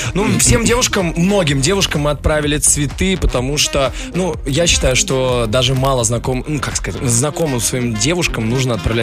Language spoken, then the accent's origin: Russian; Saint Petersburg, Russia; Откуда вы так все знаете, что я из Питера?